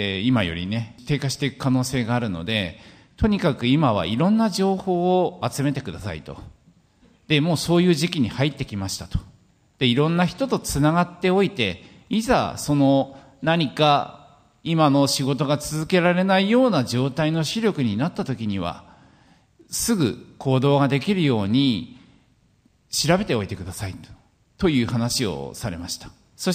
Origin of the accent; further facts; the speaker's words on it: Hokkaido, Japan; 私はまあ道内出身 で、田舎でしたので、もちろん盲学校等はございませんでした。